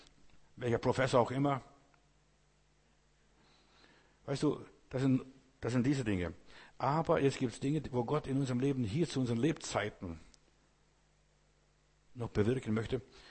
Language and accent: German; Baden-Württemberg, Germany; ich bin kein Bayer, ich bin aus dem Schwabenland.